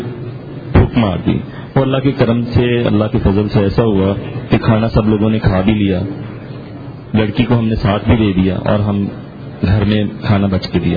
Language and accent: Urdu; Lahore, Punjab, Pakistan; میرا تعلق لاہور سے ہے